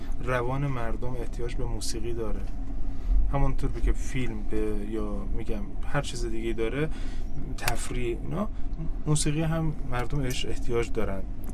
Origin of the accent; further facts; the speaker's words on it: Ahvaz, Khuzestan, Iran; also born or lived in Susangerd; در اصل من خیلی جاها بودم، ولی خب متولد سوسنگرد اهواز هستم، بزرگ شده اهواز هستم.